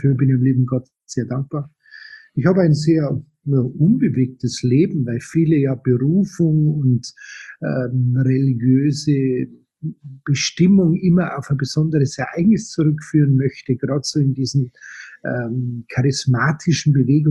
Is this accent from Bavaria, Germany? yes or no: yes; Munich, Bavaria, Germany; born there; Ich bin gebürtig aus München, geboren 1960.